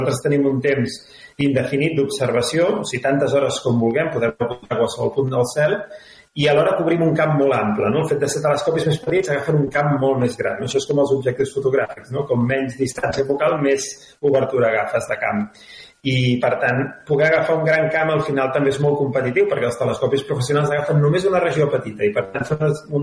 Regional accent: Vilassar de Mar, Catalonia, Spain; now in Prades, Spain; com a persona que vivia a la zona de Barcelona, no? Jo soc fill del Maresme, i amb la Georgina vam deixar-ho tot de Vilassar de Mar doncs, per emprendre a l'aventura del Parc Astronòmic de Prades, i ja farà gaire, aviat farà 10 anys.

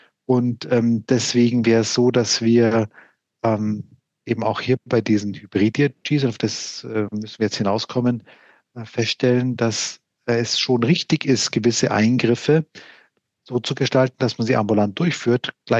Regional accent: Hamburg, Germany; wie ich als Hamburger dich hier einsortieren würde

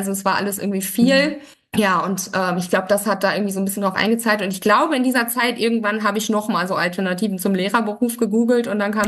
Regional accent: Baden-Württemberg, Germany; also in meiner Heimat, ich war noch in Baden-Württemberg

